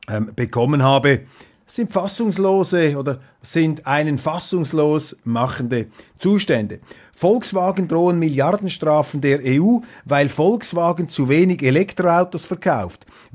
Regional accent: Saxony-Anhalt, Germany; verzeihen das jetzt als Sachsen-Anhaltiner, wenn das richtig formuliert ist

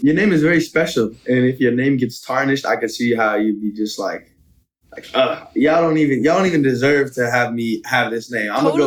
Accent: San Francisco, California, United States; born there; Yeah. So yeah, I was born in San Francisco, more specifically Lakeview.

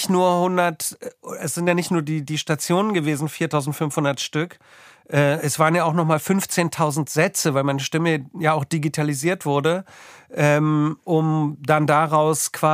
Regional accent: Berlin, Germany; als gebürtige Berlinerin

